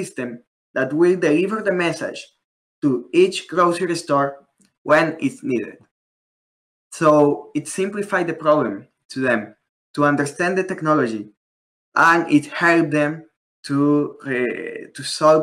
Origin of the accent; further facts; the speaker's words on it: Colombia; now in Canada; I am from Colombia. 9 years ago, I moved, I immigrated with my family here to Canada, to the North Pole. Part of my family is still living in Colombia